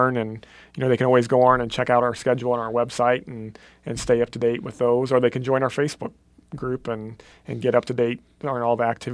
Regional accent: Illinois, United States; I grew up in Calhoun County, so with between Jersey and going across to Christian County, I feel like I'm working back home.

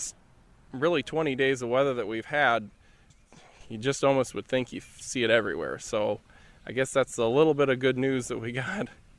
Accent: Alhambra, Illinois, United States; Well, I'm from Alhambra. I'm married, got two little kids, and I farm around 1,000 acres with my dad and grandpa.

